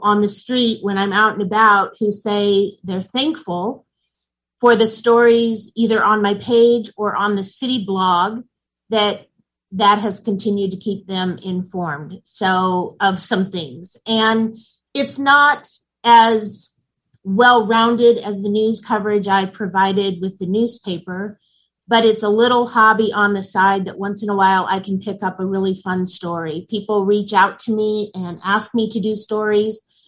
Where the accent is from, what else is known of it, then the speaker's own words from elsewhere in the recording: Wyoming, Iowa, United States; now in Nevada, United States; residents of Nevada and also residents in my hometown of Wyoming, Iowa.